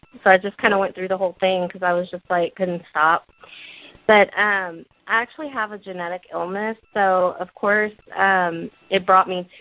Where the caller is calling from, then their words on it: Austin, Texas, United States; No. I'm from Austin